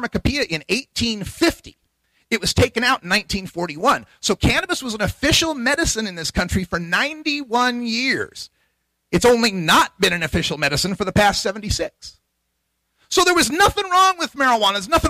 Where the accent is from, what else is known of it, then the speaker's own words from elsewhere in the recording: Idaho, United States; Now, granted, I'm from Idaho, so that's gonna shift the curve a little bit, but I've been all over the country, California, Washington, New York.